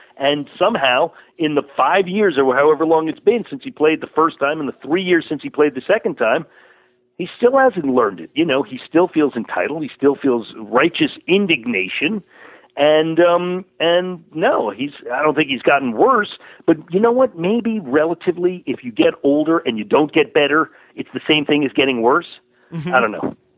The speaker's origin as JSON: {"language": "English", "town": "Riverdale", "region": "New York", "country": "United States", "said": "Go on the IMDb. I'm from Riverdale in the Bronx."}